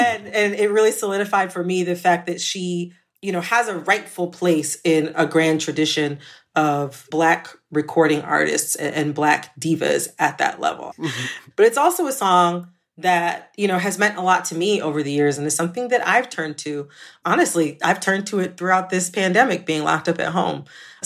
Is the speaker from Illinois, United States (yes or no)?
no; Detroit, Michigan, United States; And I grew up in the Detroit area where it's like 85% of the radio stations are traditional R&B and they play gospel on Sundays.